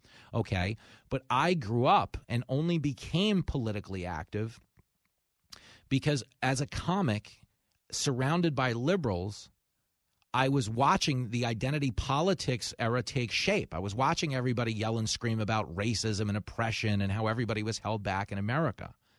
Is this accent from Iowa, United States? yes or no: no; Levittown, New York, United States; I grew up on Long Island. It was the 80s. Okay, Reagan was the president. We were thrilled. There was a lot of pride. I, of course, grew up in Levittown